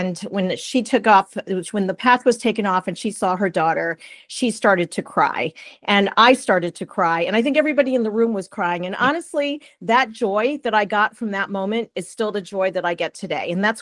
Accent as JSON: {"language": "English", "region": "Ohio", "country": "United States", "said": "I had always planned to go back to the Midwest. I'm from Ohio"}